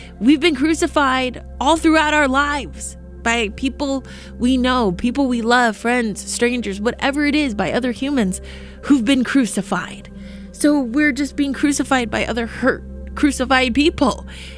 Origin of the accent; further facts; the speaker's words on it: Newton, Massachusetts, United States; born there; I was born on Easter, April 19th, 1987, Easter. And I was the first baby that day born on Newton Wellesley Hospital.